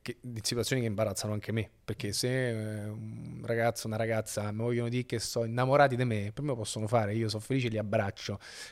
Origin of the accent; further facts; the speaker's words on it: Rome, Lazio, Italy; Però, ma sai, io poi sono uno di bocca buona, cioè sono romano